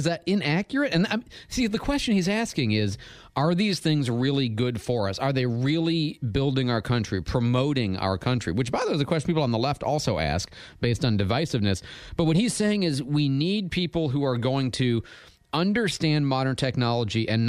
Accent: the North, United States; I grew up in the North.

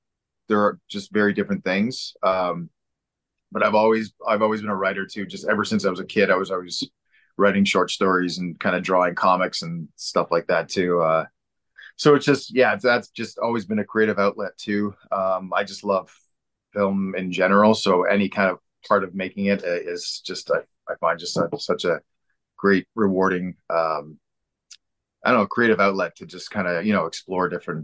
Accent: Guelph, Ontario, Canada; now in Toronto, Canada; I'm in Toronto. I'm from Guelph, Ontario.

